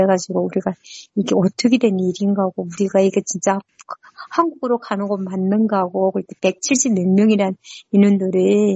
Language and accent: Korean; North Korea; accent: North Korean dialect; now in South Korea; 저 면접하는 과정에 제가 북한 사투리가 나왔나 봐요.